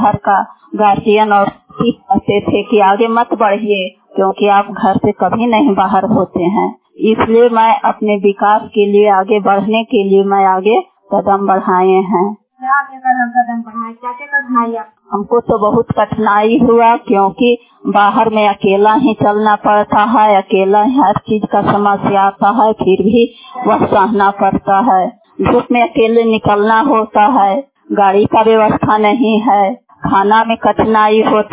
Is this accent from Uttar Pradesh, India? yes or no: no; Sandohra, Bihar, India; घर संदोहरा, पंचायत परमा, प्रखंड नारसीगंज, जिला नवादा की निवासी हूँ।